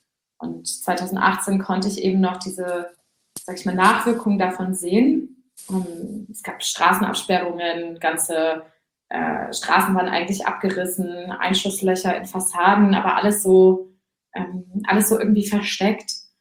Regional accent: Husum, Schleswig-Holstein, Germany; also born or lived in Hamburg; ich bin in Husum aufgewachsen, aber die ersten 3 Jahre auch in Hamburg. Also das will ich mir nicht nehmen lassen. Also im Grunde eigentlich eine Hamburgerin.

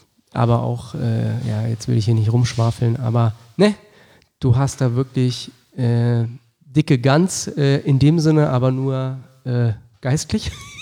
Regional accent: Wolfsburg, Lower Saxony, Germany; Ich bin in Wolfsburg groß geworden

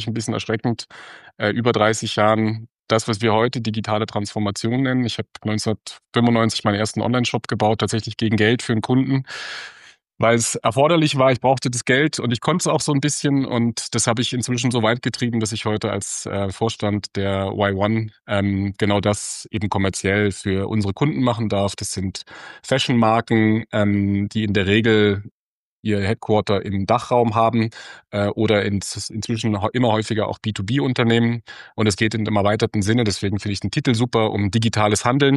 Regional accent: Berlin, Germany; now in Stuttgart, Germany; ich bin 50, ich bin Berliner in Stuttgart.

